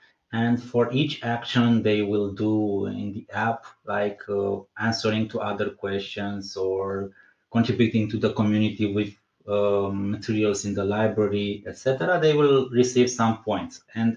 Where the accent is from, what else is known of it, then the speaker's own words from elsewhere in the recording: Romania; English is a second language; I'm from Romania. I also have a lot of members in the family that works in the industry.